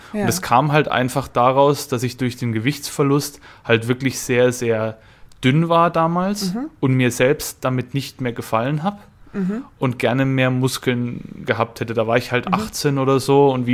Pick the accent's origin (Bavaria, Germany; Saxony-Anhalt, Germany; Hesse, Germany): Bavaria, Germany; Aguzzi, sagt man bei uns in Franken.